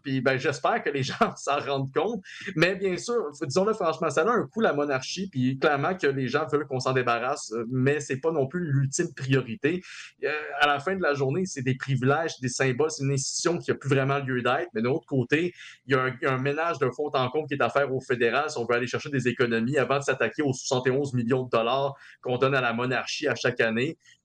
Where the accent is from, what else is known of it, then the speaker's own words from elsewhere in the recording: Quebec, Canada; en tant que Canadiens, puis surtout en tant que Québécois